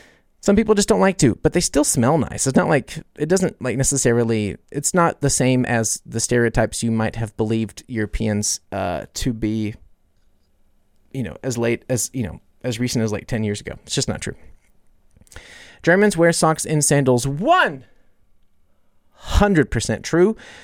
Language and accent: English; United States; Like, I like driving my car, but I'm American.